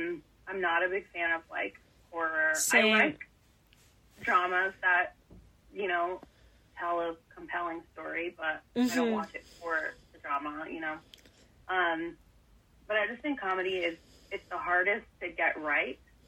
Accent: Kansas, United States; We're from Kansas, but kind of live everywhere now.

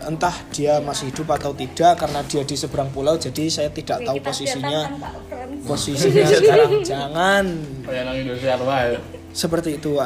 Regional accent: Java, Indonesia; kalau terus saya itu orang Jawa terus dikucilin apa gimana.

